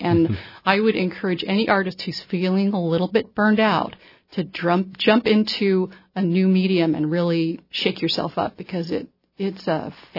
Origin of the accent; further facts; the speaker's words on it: Southwest, United States; especially since I'm a desert rat. I grew up in the Southwest.